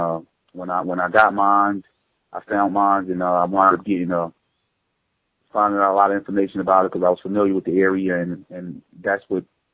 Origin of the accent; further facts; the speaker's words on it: New York City, New York, United States; I'm from New York City. I'm 31 years old